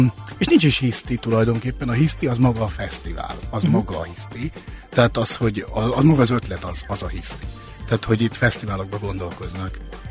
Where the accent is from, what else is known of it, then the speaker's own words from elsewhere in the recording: Hungary; mert hogy magyarok vagyunk, mit csináljuk ezt a fesztivált. Azt gondoljuk magunkról, hogy nagyon sújt bennünket a történelem